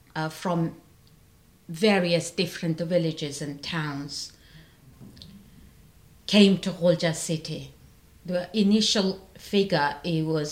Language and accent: English; Ghulja, Xinjiang, China; moved away; that I was in Gulja, in my hometown, in February 1997.